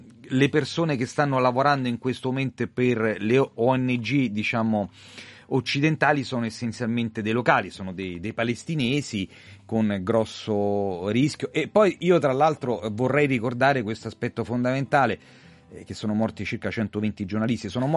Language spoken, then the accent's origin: Italian; Rome, Lazio, Italy; No, sono romano.